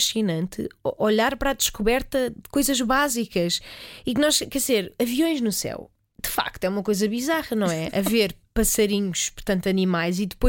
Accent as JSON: {"language": "Portuguese", "region": "Alentejo", "country": "Portugal", "tie": "born there", "said": "Nasci no Alentejo, imagina lá, no meio dos sobreiros, no meio daquela paisagem"}